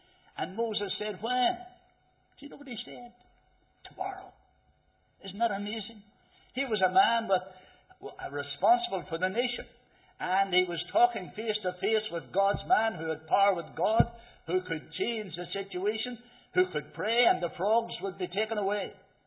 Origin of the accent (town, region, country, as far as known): Dromara, Northern Ireland, United Kingdom; born or raised there